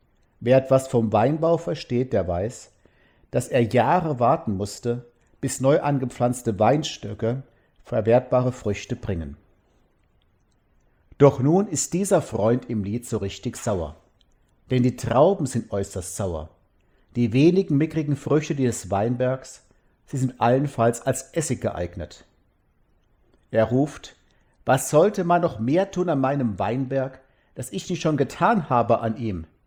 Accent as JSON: {"language": "German", "town": "Mosbach", "region": "Baden-Württemberg", "country": "Germany", "tie": "born or raised there"}